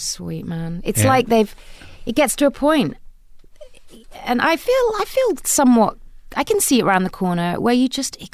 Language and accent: English; London, United Kingdom; born there; also born or lived in Zambia; I was born in London. On a very brief trip back to London, we were living in Zambia. My family.